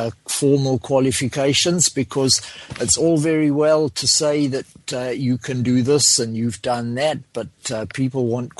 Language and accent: English; Coventry, West Midlands, United Kingdom; I'm from Coventry.